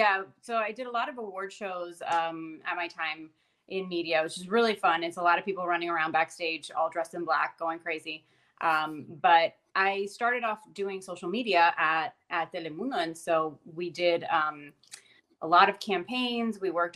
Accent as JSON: {"language": "English", "town": "Miami", "region": "Florida", "country": "United States", "said": "I am Cuban American. I'm from Miami, and I'm a copywriter and a marketing consultant."}